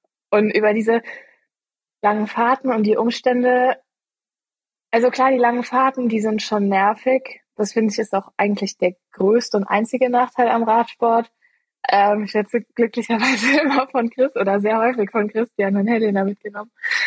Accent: Eifel, Germany; Ich bin aufgewachsen in der Eifel, da ist, also gibt's so Sport, an sportlicher Infrastruktur gar nichts.

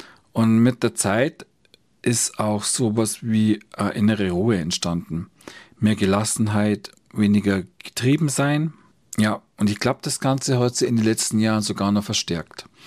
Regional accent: Bayrischzell, Bavaria, Germany; hat sich der Blick auf meine Heimat komplett verändert

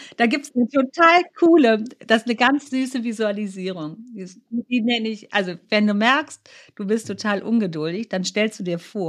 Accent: Bonn, North Rhine-Westphalia, Germany; born there; Ich bin in Bonn geboren. Ich lebe in Bonn und ich will immer hier sein.

